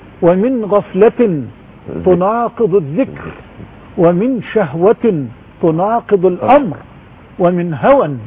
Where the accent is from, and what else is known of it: Egypt